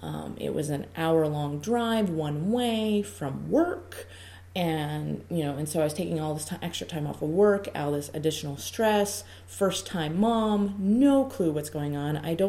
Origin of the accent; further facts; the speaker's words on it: Glendale, Arizona, United States; Well, then I'm from Glendale, Arizona, 59th Avenue and Olive area.